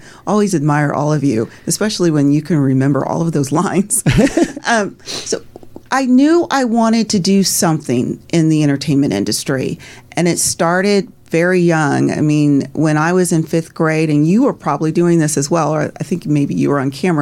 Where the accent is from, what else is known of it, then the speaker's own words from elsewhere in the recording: Diamond Bar, California, United States; I grew up outside of Los Angeles, which was in the city of Diamond Bar.